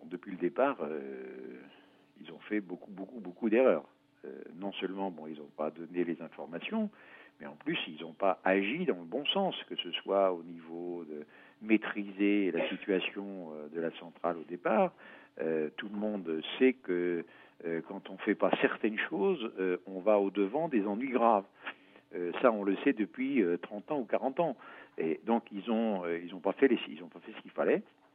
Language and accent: French; France; comme on l'a fait il y a 26 ans chez nous en France